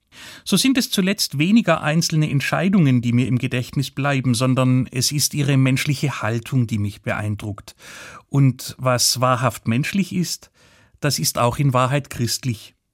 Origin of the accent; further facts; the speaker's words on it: Germany; ich bin als Deutscher stolz, dass sie dabei so konsequent gewesen ist